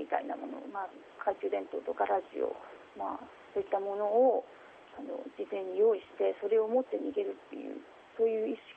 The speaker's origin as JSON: {"language": "Japanese", "region": "Tohoku", "country": "Japan", "said": "私も東北の出身なので"}